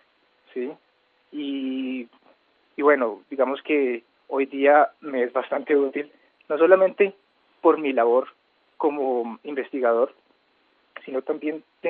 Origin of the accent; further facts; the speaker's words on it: El Tambo, Cauca, Colombia; also born or lived in Popayán; yo nací en Popayán en el año 94 y bueno, viví en el corregimiento de San Joaquín, municipio del Tambo Cauca, durante los primeros 8 años de mi vida. De allí fui desplazado por la violencia